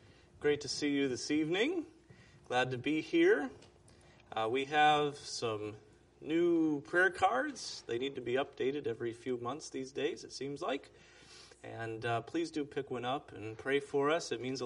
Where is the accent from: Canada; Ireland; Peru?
Peru; now in United States; while I was growing up in Peru